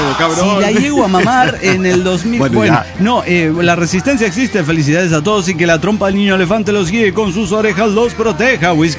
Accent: Tarija, Bolivia; born there; Cuando yo nací en Tarija, mis padres decidieron

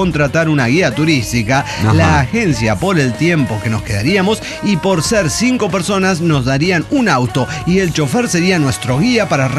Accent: Guanajuato, Mexico; yo soy de Guanajuato

